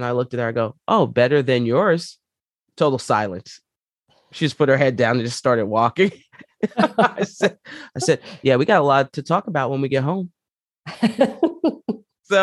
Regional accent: New York, United States; So growing up there, you know, I grew up in Co-op City. And for those who live in the Bronx, they know where that's at.

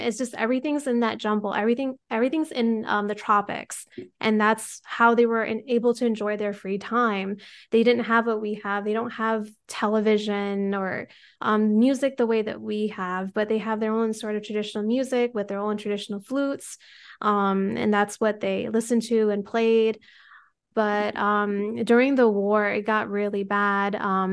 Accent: Rhode Island, United States; also born or lived in Modesto, California; and we were both born in Modesto, California. And then we were raised in Rhode Island after.

